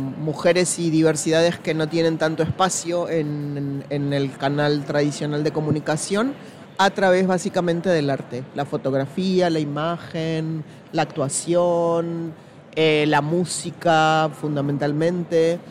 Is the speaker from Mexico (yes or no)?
no; Lomas de Zamora, Buenos Aires Province, Argentina; born there; En una localidad de la provincia de Buenos Aires donde nací, en Argentina, que se llama Lomas de Zamora